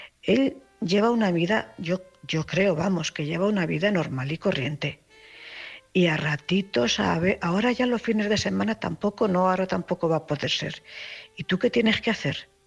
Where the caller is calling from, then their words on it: Cuenca, Castilla-La Mancha, Spain; corresponsal de Cuenca.